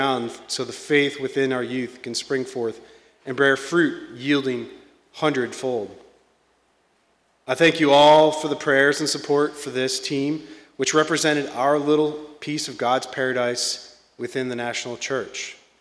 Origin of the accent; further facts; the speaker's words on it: Tampa, Florida, United States; When I said I was from Tampa, he became alive.